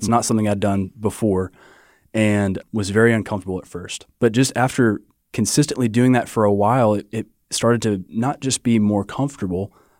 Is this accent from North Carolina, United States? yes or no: yes; Lexington, North Carolina, United States; So, I'm from Lexington, North Carolina, originally.